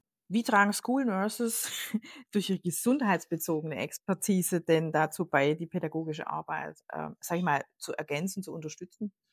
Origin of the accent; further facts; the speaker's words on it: Germany; Bei uns ist es natürlich auch, ich komme ja aus Deutschland